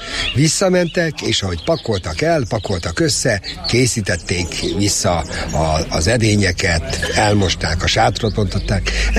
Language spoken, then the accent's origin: Hungarian; Ajak, Szabolcs-Szatmár-Bereg, Hungary; born there; now in Kisvárda, Hungary